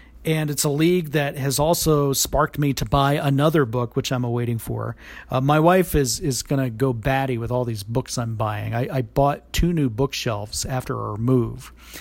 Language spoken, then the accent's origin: English; Florida, United States; The St. Pete Pelicans, I do recall growing up in the Tampa Bay area, I do vaguely recall the St. Pete Pelicans.